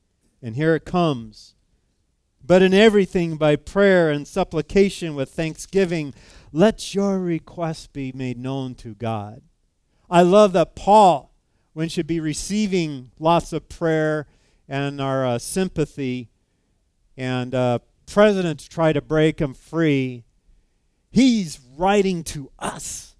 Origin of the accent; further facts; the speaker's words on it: California, United States; And I grew up in California, and I've been through the Mojave Desert